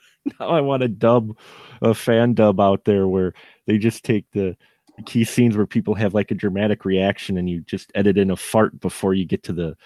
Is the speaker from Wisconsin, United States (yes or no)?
yes; Wisconsin, United States; I'm from Wisconsin. I live in Wisconsin. I know corn silos, and you always hear the dangers of them.